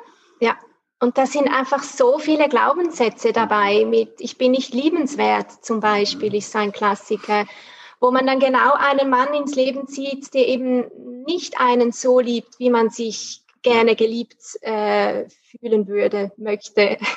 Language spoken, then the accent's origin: German; Zug, Switzerland; accent: Swiss; now in Basel, Switzerland; Ich bin Schweizerin, wie man das auch vielleicht ein bisschen hört. Genau. Ich bin in Zug aufgewachsen, wohne hier in Basel